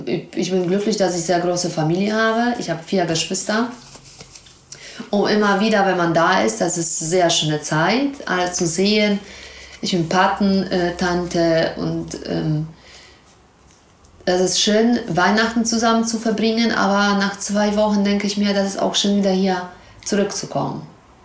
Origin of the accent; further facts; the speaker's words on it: Poland; Studium in Polen, klar, das ist, kostet sehr, sehr viel Geld. Und muss man dann, ich bin auf dem Land aufgewachsen, da muss man in die Stadt gehen